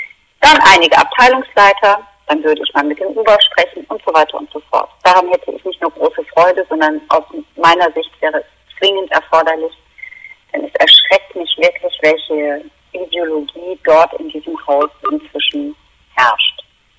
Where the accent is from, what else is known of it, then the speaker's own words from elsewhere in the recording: Lower Saxony, Germany; Ich bin auf einem Hof in Ostfriesland aufgewachsen und habe dort eine Kindheit gehabt